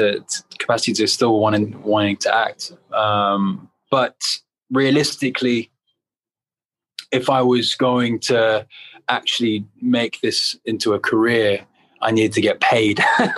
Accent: United Kingdom; you know, in my house, we're very Egyptian. We grew up in Britain. We were very still had instilled a lot of Egyptian values at home.

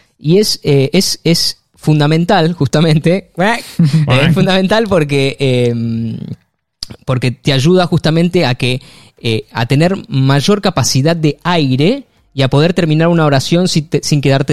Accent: San Nicolás, Buenos Aires Province, Argentina; yo viví y nací en San Nicolás

